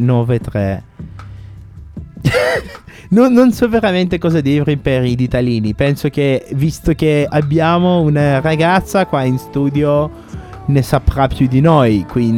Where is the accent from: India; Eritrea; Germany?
Germany; almeno nel mio paese, in Germania